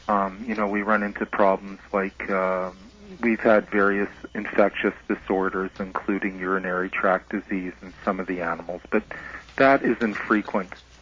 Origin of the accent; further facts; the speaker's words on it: Toronto, Ontario, Canada; I'm from Toronto originally